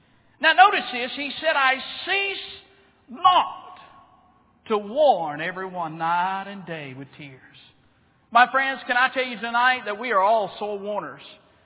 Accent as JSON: {"language": "English", "region": "Alabama", "country": "United States", "said": "I'm from Alabama. Amen. All the Alabamans said amen right there."}